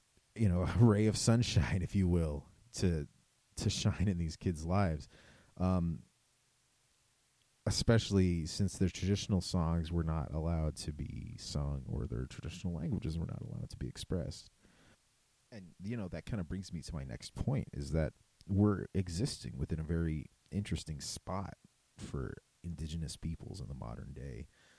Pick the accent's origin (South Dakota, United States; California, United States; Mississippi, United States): South Dakota, United States; Eagle Butte; However, I come from Eagle Butte, South Dakota. I come from a very, very small town where there is a lot of musicians.